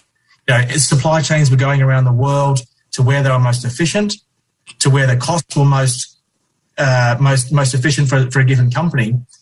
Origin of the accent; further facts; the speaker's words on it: Australia; now in United Kingdom; I'm from Australia originally